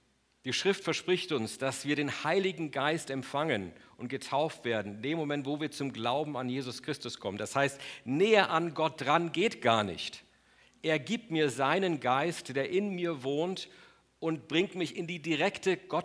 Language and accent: German; Munich, Bavaria, Germany; als ich als Jugendlicher aufgewachsen bin in München